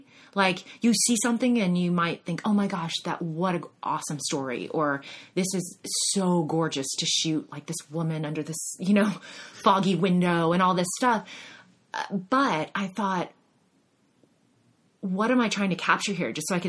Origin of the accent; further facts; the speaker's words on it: Austin, Texas, United States; now in Los Angeles, United States; I grew up in Austin, Texas.